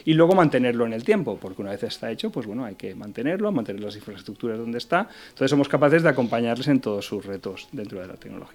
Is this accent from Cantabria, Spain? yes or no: no; Valencia, Valencian Community, Spain; aquí en Valencia. Yo soy valenciano de pro y oye, todavía tengo aquí toda la familia